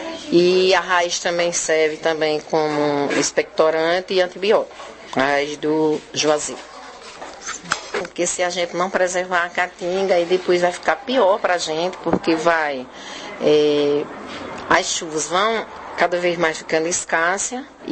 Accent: Surubim, Pernambuco, Brazil; lá na minha terra, onde eu morava, onde eu nasci, que é surubim.

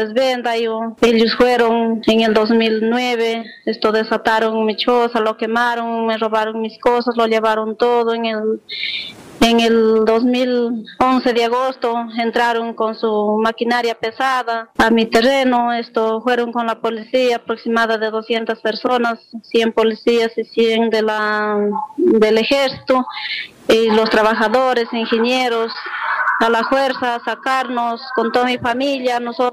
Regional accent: Celendín, Cajamarca, Peru; Como somos peruanos, cajamarquinos, celendinos

